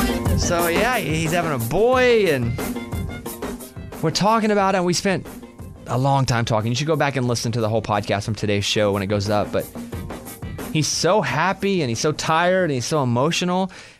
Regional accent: Mountain Pine, Arkansas, United States; My hometown, Mountain Pine, just got a phone tower in the past 2 years. You would drive into my town, because I would go back

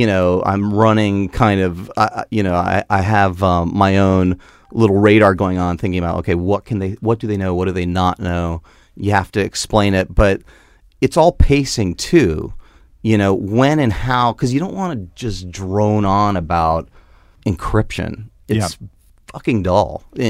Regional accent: Tampa, Florida, United States; I grew up in Tampa. And Tampa's weird because, like, Florida, I always say Florida's sort of like upside down.

